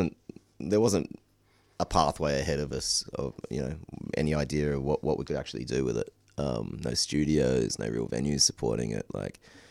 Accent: Alice Springs, Northern Territory, Australia; growing up in Alice, there wasn't much we could do with it at the time.

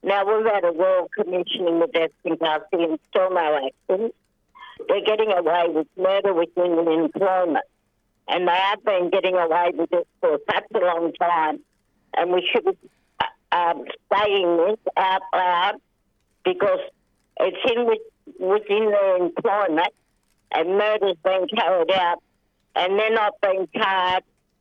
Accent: New South Wales, Australia

